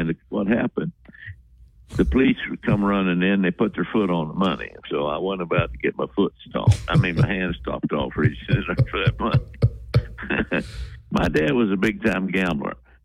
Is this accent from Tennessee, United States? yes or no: yes; Roan Mountain, Tennessee, United States; I just went back to my hometown so they could take me home for one more time